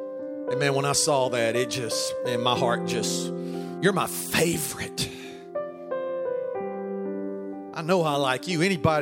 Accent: Spring Hill, Louisiana, United States; But Pastor, I'm from Spring Hill, Louisiana. That's where I was born and raised.

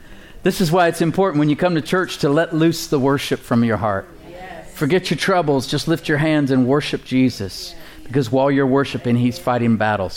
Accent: Texas, United States; Sennacherib is what I'll call him because I'm Texan.

